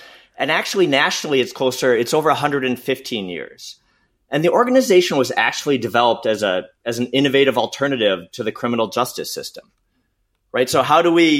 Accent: Saint Paul, Minnesota, United States; And I'm a Minnesota kid. I was born in St. Paul. I've lived most of my life in Minneapolis.

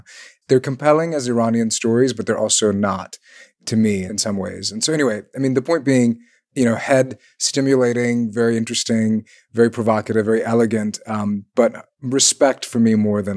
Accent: Pakistan; born there; I was born in Pakistan. I grew up there in a time when it was quite conservative and had a kind of Islamic, you know, regime in place as well.

